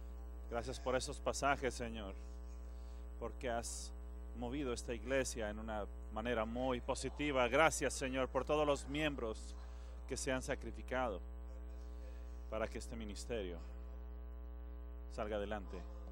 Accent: Mississippi, United States; born there; acabamos de regresar de un viaje de Mississippi, que es el lugar donde yo nací. Allí nací yo.

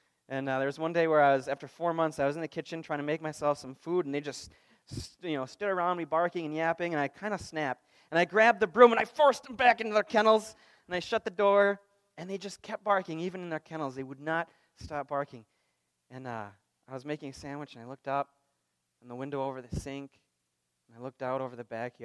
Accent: Minnesota, United States; Sarah's family is from St. Louis, and we're from Minnesota

